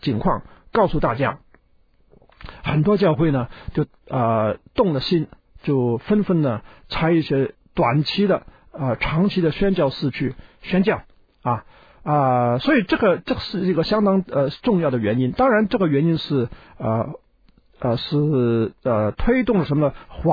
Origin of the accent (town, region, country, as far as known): China